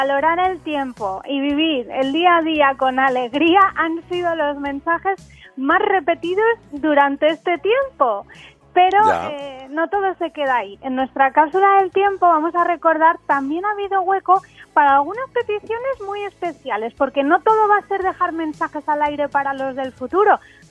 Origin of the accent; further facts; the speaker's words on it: Barcelona, Catalonia, Spain; Pues me voy a mi tierra, me voy a Barcelona a la playita.